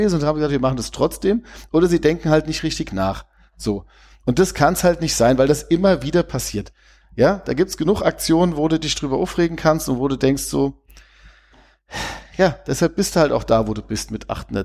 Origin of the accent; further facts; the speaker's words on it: Wehen, Hesse, Germany; ich komme ja aus Wehen und bin auch früher auf dem Hallberg gegangen, aber das haben meine Eltern entschieden damals mit dem Haus in Wehen, nicht ich.